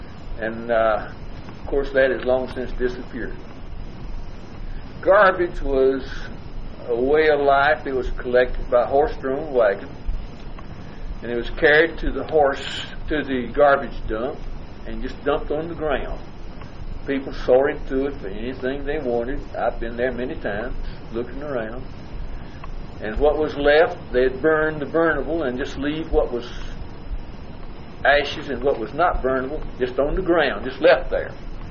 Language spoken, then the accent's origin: English; Akron, Ohio, United States; born there; I was born in March the 21st, 1919, in Akron, Ohio.